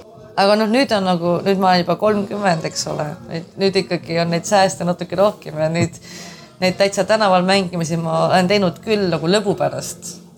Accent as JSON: {"language": "Estonian", "region": "Saare County", "country": "Estonia", "said": "Ja kui me oleme saarlased"}